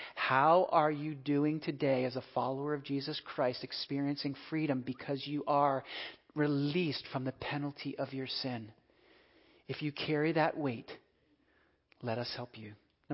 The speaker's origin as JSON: {"language": "English", "town": "Philadelphia", "region": "Pennsylvania", "country": "United States", "said": "I'm from Philadelphia, and I know for some of you that's rather off-putting."}